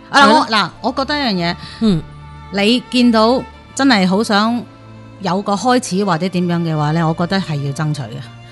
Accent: Hong Kong; now in Scarborough, Canada; 咁久而久之呢，佢就知道我係香港人啦。

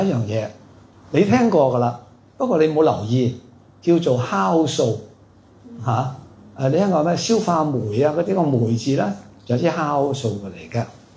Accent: Hong Kong; 即系我哋香港人好实际噶。

